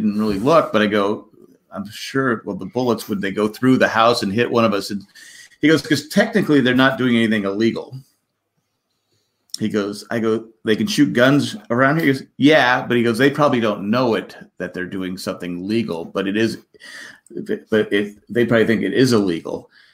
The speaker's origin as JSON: {"language": "English", "town": "Raleigh", "region": "North Carolina", "country": "United States", "said": "But I'm from Raleigh."}